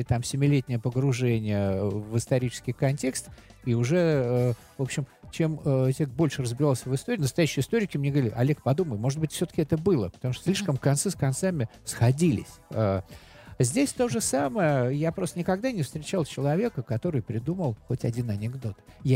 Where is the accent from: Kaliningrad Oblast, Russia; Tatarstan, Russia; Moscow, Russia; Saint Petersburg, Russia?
Moscow, Russia; Москвы, моего родного города, в котором я живу